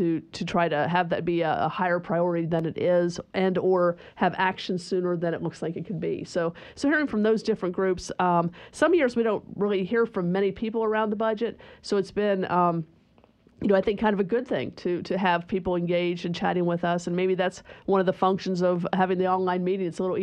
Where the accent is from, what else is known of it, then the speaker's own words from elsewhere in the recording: Ohio, United States; My home state of Ohio, has done this and done it very successfully.